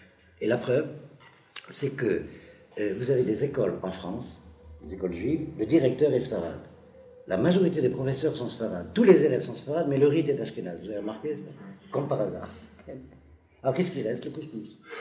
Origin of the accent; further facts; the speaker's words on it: Algeria; Chez nous, une ville pas loin de l'Espagne, alors là, comment ça se passait l'identité? On parlait l'arabe, c'était la langue du pays.